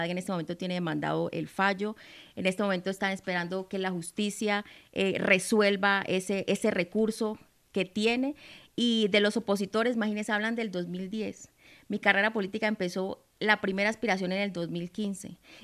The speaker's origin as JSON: {"language": "Spanish", "region": "Arauca", "country": "Colombia", "said": "Y hoy pretenden entonces que porque soy de Arauca"}